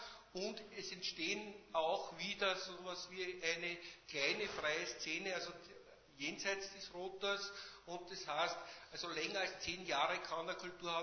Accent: Linz, Upper Austria, Austria; nur an deren Namen erinnern wir uns, oder ich mich als Linzer gar nicht mehr

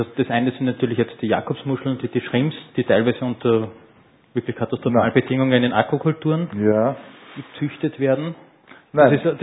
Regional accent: Austria; Also als Österreicher denkt man sich, Italien ja super, da gibt es an jeder Ecke schöne Lokale.

